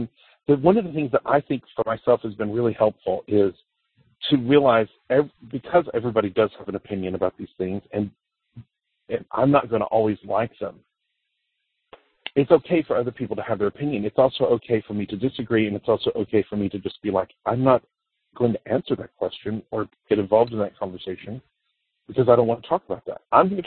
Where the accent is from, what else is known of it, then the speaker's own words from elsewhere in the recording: the South, United States; I mean, I grew up in the South. I'm not hearing anything I haven't heard my entire life.